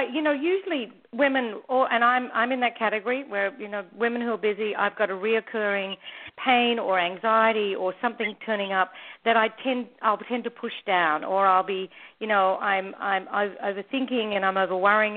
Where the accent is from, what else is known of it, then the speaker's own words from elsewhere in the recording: New South Wales, Australia; accent: Australian; I grew up in way out in the country in New South Wales, Australia, on a property, a big property outside of, way out, not in the outback